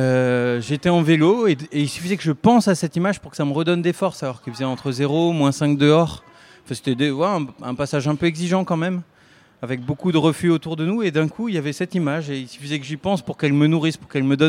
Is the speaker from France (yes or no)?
yes; Centre-Val de Loire, France; also born or lived in Lille; J'ai grandi dans le centre. Moi, je suis né dans le nord.